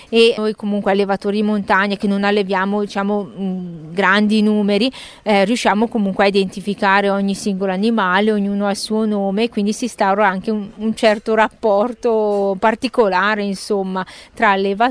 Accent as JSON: {"language": "Italian", "region": "Lombardy", "country": "Italy", "accent": "Bergamasque", "said": "perché mut in dialetto bergamasco, il nostro dialetto, significa montagna"}